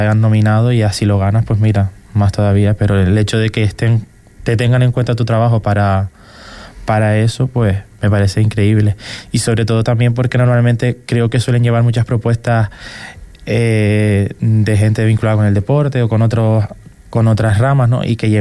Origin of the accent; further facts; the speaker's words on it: Canary Islands, Spain; no sé si muy bien si soy el único de Fuerteventura